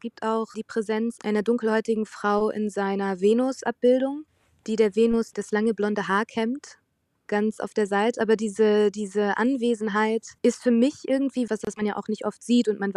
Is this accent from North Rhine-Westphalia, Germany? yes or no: yes; Herdecke, North Rhine-Westphalia, Germany; born there; Meine Familie stammt eigentlich aus Düren. Ich bin bei Dortmund in Herdecke geboren.